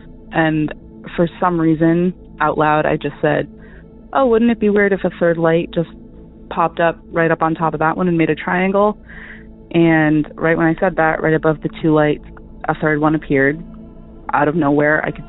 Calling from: Massachusetts, United States; I'm calling from Massachusetts, but this story actually takes place in the Bay Area of California.

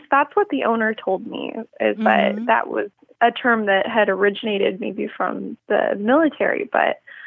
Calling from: San Diego, California, United States; I'm calling from San Diego, so I'm not too far away from you guys.

